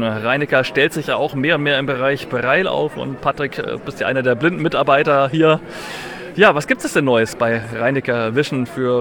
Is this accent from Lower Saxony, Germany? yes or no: no; Nuremberg, Bavaria, Germany; ich bin aus Nürnberg